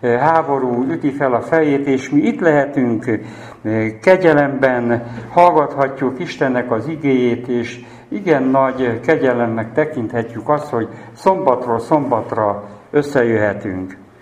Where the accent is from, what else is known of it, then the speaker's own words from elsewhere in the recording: Miskolc, Borsod-Abaúj-Zemplén, Hungary; Miskolcról jöttem.